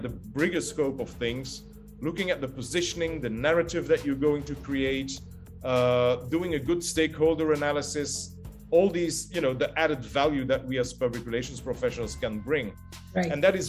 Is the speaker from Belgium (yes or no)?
yes; Belgium; I'm originally from Belgium